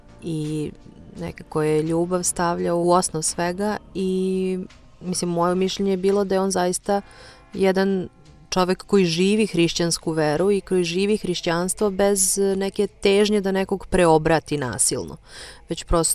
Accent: Serbia; mislim da mi kao Srbi, s obzirom da jedini i imamo slave, to vidimo kao deo našeg kulturnog identiteta.

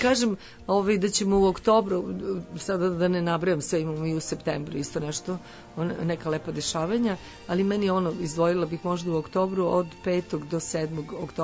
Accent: Niš, Nišava District, Serbia; A nekako mi bilo logično, iz Niš sam, pa valjda bi trebalo tamo da pevam.

